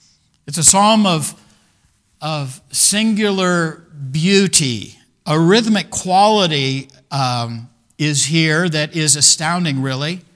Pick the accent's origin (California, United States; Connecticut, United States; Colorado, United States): Colorado, United States; Arvada; I grew up in Arvada, Colorado, and I was in the big city of Chicago.